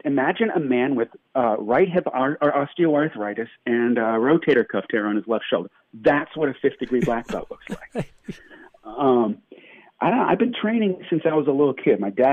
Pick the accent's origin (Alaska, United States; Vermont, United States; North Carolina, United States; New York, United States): New York, United States; moved away as an adult; now in Los Angeles, United States; I grew up in New York, which, you know, if you can make it there, you can make it anywhere. But I couldn't make it there, so I came to L.A. No, I left New York because I really love movies.